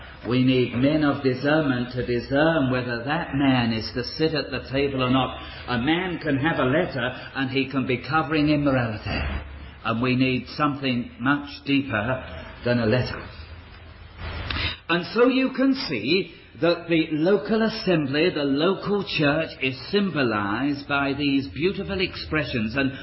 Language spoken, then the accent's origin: English; England, United Kingdom; I am, as an Englishman, linked with you as Australians so closely